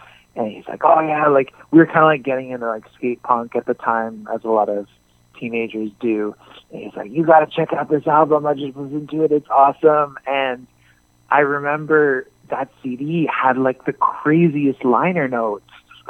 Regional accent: Toronto, Ontario, Canada; I grew up in Toronto

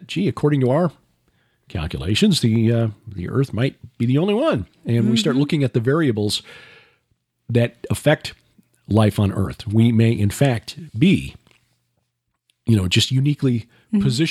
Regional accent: Chicago, Illinois, United States; I was born and raised in Chicago, where we had streetlights everywhere, headlights from cars all night long. We lived half a block off one of the major north-south routes through Chicago.

